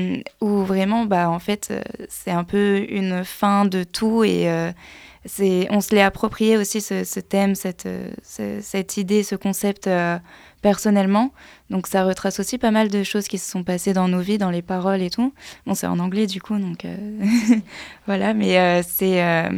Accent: Buis-les-Baronnies, Auvergne-Rhône-Alpes, France; on vient de la Drôme provençale, on s'est rencontrés là-bas, Bulles-et-Baronnies, c'est vraiment un petit village perdu dans les montagnes.

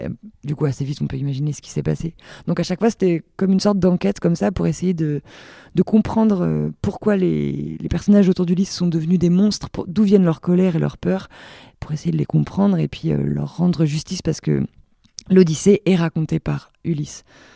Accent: Brittany, France; Donc nous, on vient de Bretagne et on se connaît depuis longtemps.

